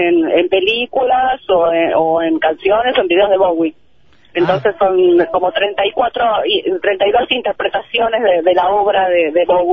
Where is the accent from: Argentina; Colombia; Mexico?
Argentina; es una antología que se va a sacar en España, pero somos unos cuantos argentinos los que participamos